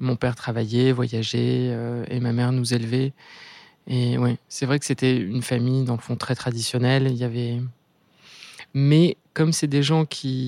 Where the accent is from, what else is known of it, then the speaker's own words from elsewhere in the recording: Paris, Île-de-France, France; J'ai grandi à Paris, dans une famille avec pas mal de frères et sœurs.